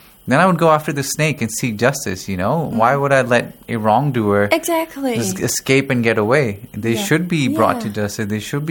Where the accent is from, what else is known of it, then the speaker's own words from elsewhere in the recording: Pakistan; English is a second language; moved away; also born or lived in different countries; I'm originally from Pakistan, but I've lived in different countries.